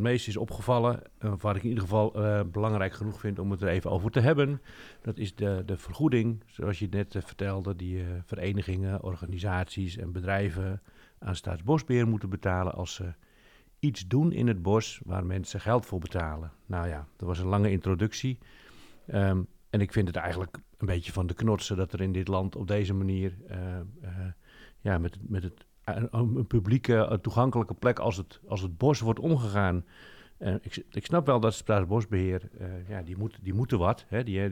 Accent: Netherlands; Is mijn gevoel een beetje dat we als Nederlanders voor dit soort dingen gewoon

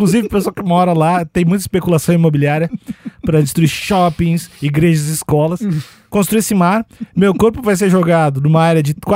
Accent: Rio Grande do Sul, Brazil; moved away; Eu saí do Rio Grande do Sul.

